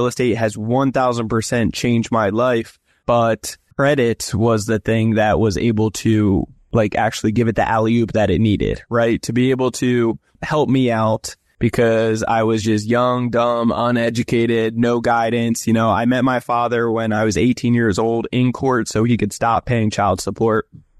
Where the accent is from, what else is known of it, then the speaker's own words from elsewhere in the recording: New Jersey, United States; now in San Diego, United States; I'm originally from New Jersey. I live here in sunny San Diego, California, Old Town to be specific